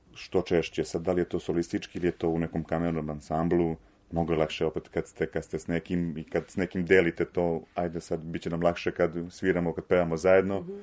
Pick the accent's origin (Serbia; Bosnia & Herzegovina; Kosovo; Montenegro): Serbia; nije to samo kod nas u Srbiji